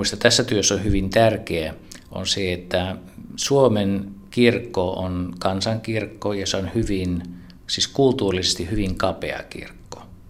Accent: Netherlands; now in Finland; Olen Hollannista kotoisin ja olen viimeiset 32 vuotta asunut Suomessa.

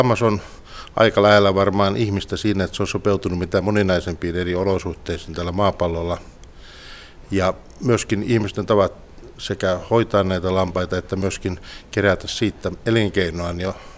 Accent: Yläne, Southwest Finland, Finland; Olen syntynyt Yläneellä ja asun edelleenkin siellä Turusta noin 60 kilometriä pohjoiseen. Avointa maaseutua, rauhallinen pieni kylä.

